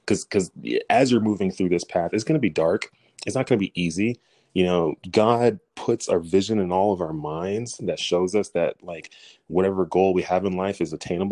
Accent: Dallas, Texas, United States; went back to Nigeria, married my mom, brought her back here, had me and my two brothers and my sister, and we grew up in Dallas.

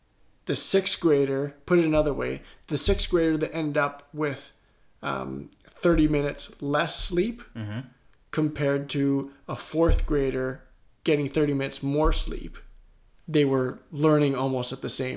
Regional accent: Canada; we are Canadian overall here. So I'm going to say grade one a lot more than first grade

